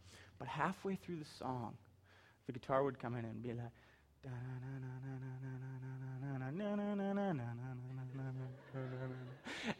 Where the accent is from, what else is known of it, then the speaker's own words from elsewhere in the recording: Canada; I am capable Canadian.